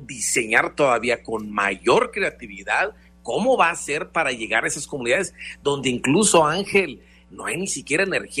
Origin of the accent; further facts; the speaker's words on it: Mexico; todos somos mexicanos y merecemos una educación de primera